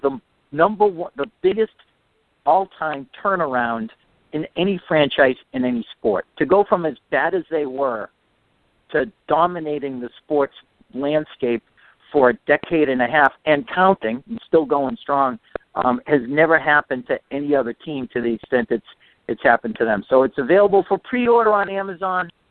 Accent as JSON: {"language": "English", "town": "Weymouth", "region": "Massachusetts", "country": "United States", "tie": "born or raised there", "said": "It's growing up in Weymouth, Massachusetts, when they were my favorite team in all of Boston sports"}